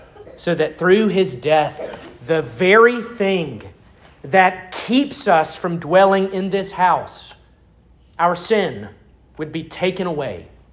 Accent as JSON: {"language": "English", "town": "Starkville", "region": "Mississippi", "country": "United States", "tie": "born or raised there", "said": "I grew up in Starkville, just a couple hours down the road. But I haven't lived there since 2009."}